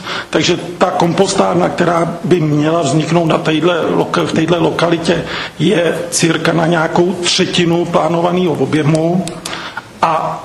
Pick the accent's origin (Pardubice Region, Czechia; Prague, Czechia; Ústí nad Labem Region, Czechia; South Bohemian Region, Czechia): South Bohemian Region, Czechia; Strakonice; No bydlel, nebojte se, já jsem tady od narození ve Strachonicích.